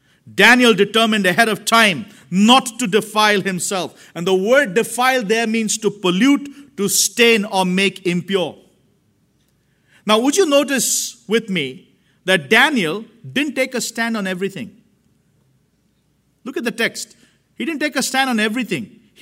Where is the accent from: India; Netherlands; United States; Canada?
India; growing up in India in a very conservative Christian home